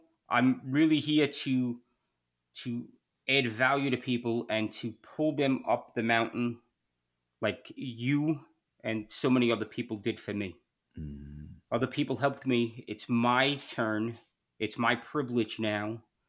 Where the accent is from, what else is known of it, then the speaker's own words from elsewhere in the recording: New York City, New York, United States; I'm from New York City. Everybody's got a scam. Everybody's got an angle, right? Like it's New York.